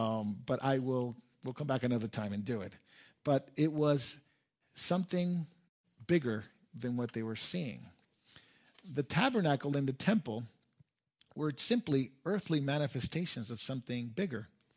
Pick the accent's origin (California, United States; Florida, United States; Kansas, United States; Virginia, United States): California, United States; We're from California. Everything's casual, right?